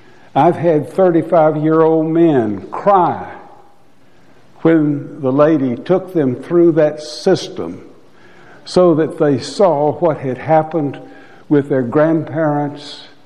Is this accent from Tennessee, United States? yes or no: yes; Columbia, Tennessee, United States; It's hard for me, the way I grew up in Columbia, Tennessee.